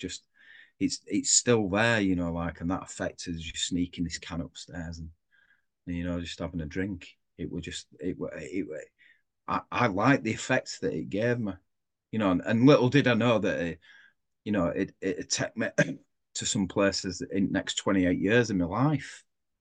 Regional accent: Brighouse, Yorkshire and the Humber, United Kingdom; So, I grew up in Brighouse in West Yorkshire, and I'm 50 this year. I'm 50 in 12 weeks.

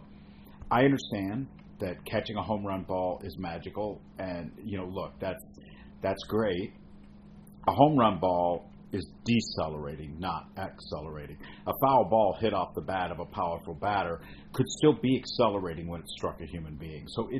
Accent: Indiana, United States; also born or lived in Chicago; When I was a kid, I grew up in southern Indiana, and I was born in Chicago, but I got dragged down to southern Indiana when I was a little kid.

